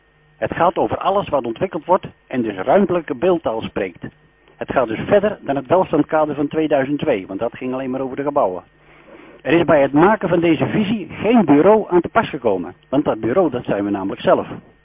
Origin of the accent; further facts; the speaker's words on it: Giezenburg, South Holland, Netherlands; uit Giezenburg